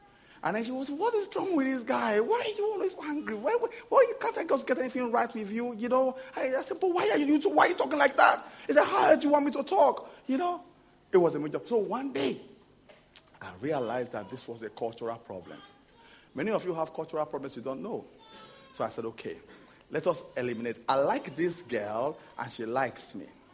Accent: Lagos, Nigeria; I'm from somewhere called Benin City. I grew up in a city called Lagos. I grew up in Lagos, yes.

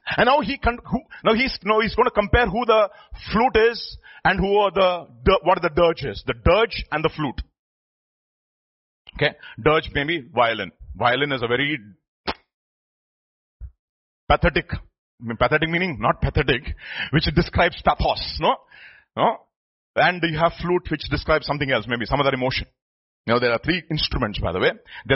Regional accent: Visakhapatnam, Andhra Pradesh, India; English is a second language; I'm from Visakhapatnam. You know, but that is my native place. I'm from that land.

